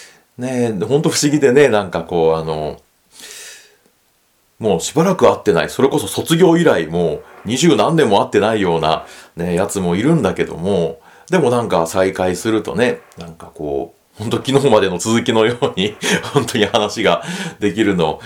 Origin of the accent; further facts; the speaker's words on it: Hiroshima, Japan; 2月は、故郷の広島